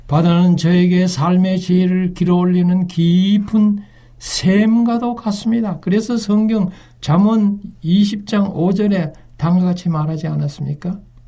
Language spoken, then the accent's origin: Korean; Uiseong, North Gyeongsang, South Korea; 저는 육지에서 태어났어요. 제 고향은 경북 의성인데요.